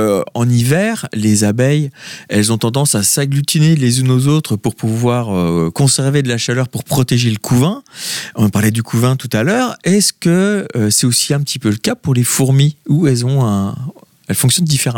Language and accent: French; Brittany, France; qu'il fait beau plusieurs fois par jour chez nous en Bretagne